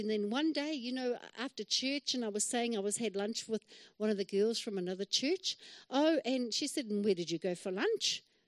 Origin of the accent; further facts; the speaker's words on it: New Zealand; I'm Kiwi, hello.